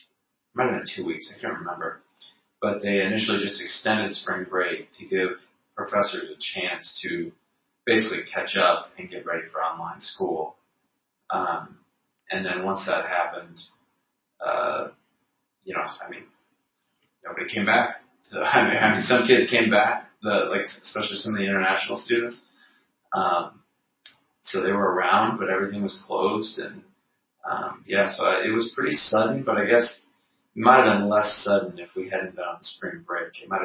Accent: Chicago, Illinois, United States; also born or lived in Texas / Colorado; I've lived in a couple different places in Texas, lived in Colorado, and I grew up in Chicago.

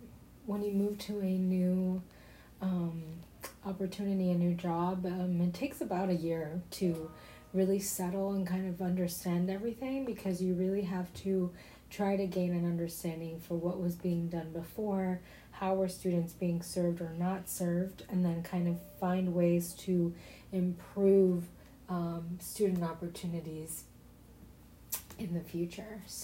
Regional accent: San Juan, Puerto Rico; I grew up in San Juan, Puerto Rico.

